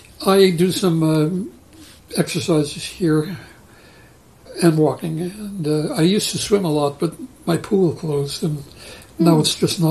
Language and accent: English; New Haven, Connecticut, United States; But then, of course, I was from New Haven, and he had gone to Yale, and, you know, he's from Connecticut, so eventually you develop that kind of patriotic feeling about New England.